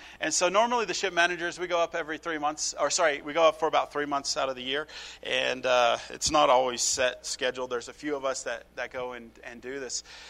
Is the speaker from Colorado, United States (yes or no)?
yes; Colorado, United States; I come from Colorado, you know, I don't know these terms